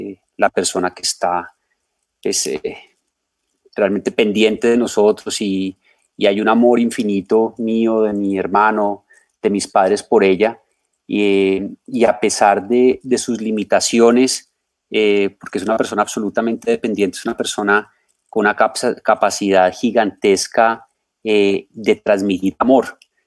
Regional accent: Popayán, Cauca, Colombia; Yo crecí en Popayán, yo soy de Popayán. Aquí viví toda mi infancia, me gradué del colegio.

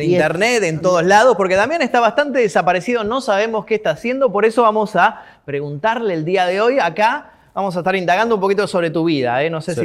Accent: Temperley, Buenos Aires Province, Argentina; born there; now in Buenos Aires, Argentina; yo soy de Buenos Aires, pero del conurbano, yo nací en Temperley, me mudé a Capital hace 5 años que estoy.

